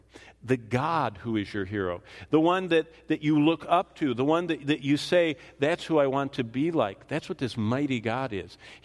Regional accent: Haslett, Michigan, United States; when I was growing up in Hazlitt in Lansing, Michigan, at one of the suburbs

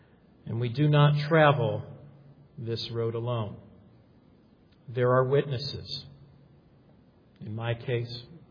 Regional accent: Cleveland, Ohio, United States; I'm from Cleveland. We may never win the World Series.

